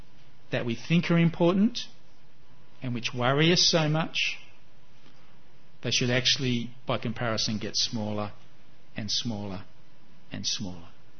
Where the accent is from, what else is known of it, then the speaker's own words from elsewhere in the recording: Gosford, New South Wales, Australia; I grew up on the Central Coast at Gosford.